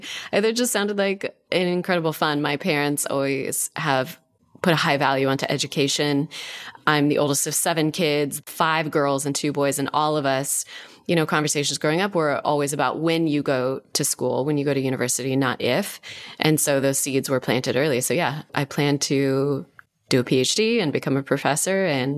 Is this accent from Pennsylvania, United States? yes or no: no; Seattle, Washington, United States; But yeah, I grew up in Seattle. I'm an Air Force brat.